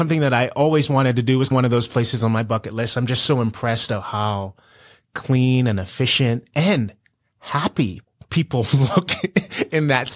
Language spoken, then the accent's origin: English; Bermuda; Growing up in Bermuda, we aren't in the Caribbean, but our hearts are very much Caribbean.